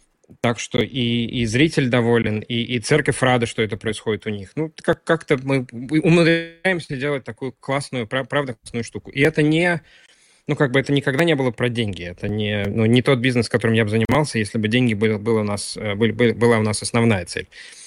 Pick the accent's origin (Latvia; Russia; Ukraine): Latvia; мы с гордостью говорим о том, что мы из Латвии, когда мы там где-то не дома.